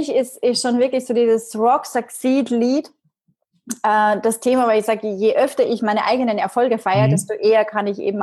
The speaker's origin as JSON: {"language": "German", "region": "Vienna", "country": "Austria", "tie": "born there", "said": "komme aus Österreich, gebürtige Wienerin."}